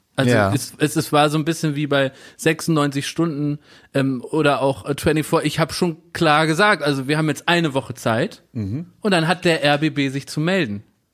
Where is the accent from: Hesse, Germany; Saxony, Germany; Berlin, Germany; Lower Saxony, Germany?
Berlin, Germany; born there; als geborener Berliner